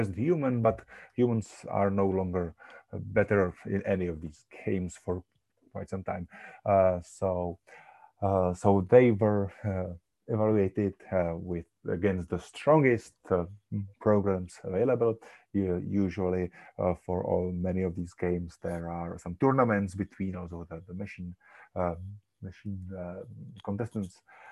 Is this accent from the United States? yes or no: no; Czechia; first language cs; English is a second language; as the English say, we don't have some specific, I would say, Czech phrase for that.